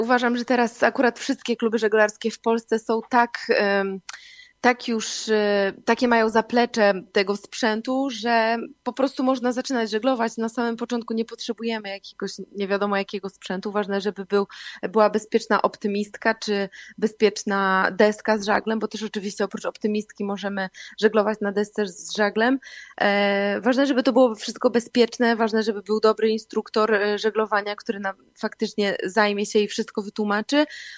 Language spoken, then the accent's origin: Polish; Giżycko, Warmian-Masurian Voivodeship, Poland; Ja osobiście pochodzę z Giżycka, gdzie miałam wielkie jezioro Niegocin, na którym mogłam żeglować praktycznie od marca czy od kwietnia